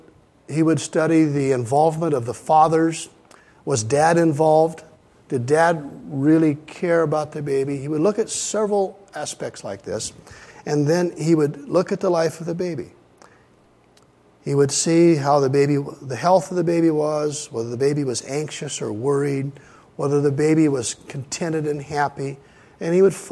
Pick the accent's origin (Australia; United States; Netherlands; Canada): United States; Anchorage, Alaska; a traveling pastor, came through my hometown in Anchorage